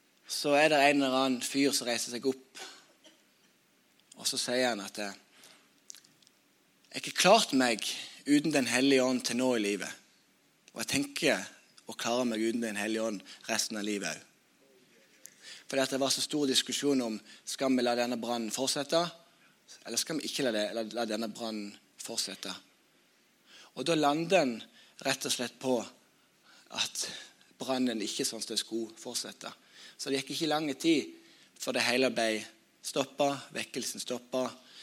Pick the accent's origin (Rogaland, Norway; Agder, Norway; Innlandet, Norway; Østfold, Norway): Rogaland, Norway; Sokndal; Og når jeg vokste opp, så var det vekkelse.